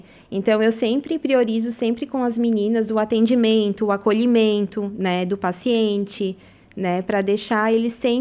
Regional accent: Cocal do Sul, Santa Catarina, Brazil; eu comecei em Cocal, que é a cidade que eu já nasci ali, né? Cocal do Sul, eu sou de Cocal.

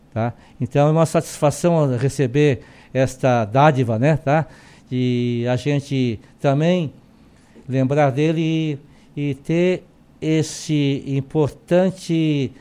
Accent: Orleans, Santa Catarina, Brazil; born there; E colocamos na comunidade de Santa Clara, onde eu nasci, mais de 200 pessoas.

